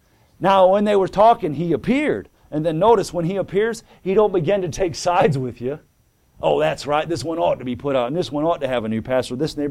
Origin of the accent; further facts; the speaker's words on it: Defiance, Ohio, United States; And we come over here. I'm from Defiance. He's from Napoleon.